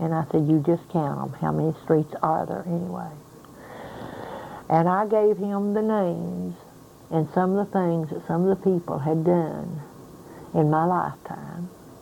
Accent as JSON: {"language": "English", "town": "Rosine", "region": "Kentucky", "country": "United States", "tie": "born or raised there", "said": "My birth certificate says I was born in Rosine, Kentucky. I went to school there for 8 years."}